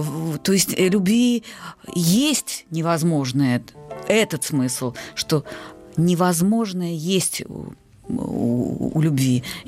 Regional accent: Belarus; now in Moscow, Russia; поскольку я из Беларуси

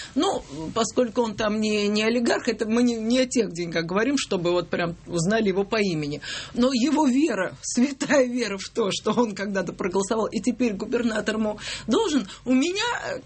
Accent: Moscow, Russia; born there; Я родилась в Москве, в Черемушках.

